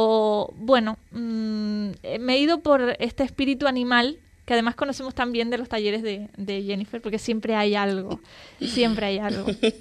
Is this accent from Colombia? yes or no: yes; Colombia; en torno a todo esto de la identidad migrante, como colombiana y demás